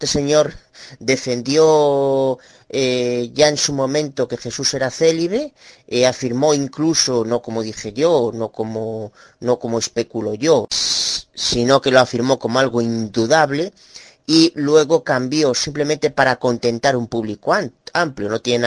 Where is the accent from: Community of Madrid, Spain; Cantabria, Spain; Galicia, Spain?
Galicia, Spain; Soy Aboada de Galicia, España.